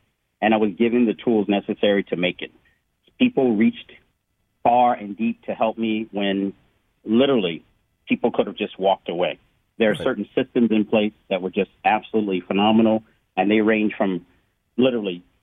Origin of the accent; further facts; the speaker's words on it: Florida, United States; Well, I came from Miami, but I was born and raised here in Florida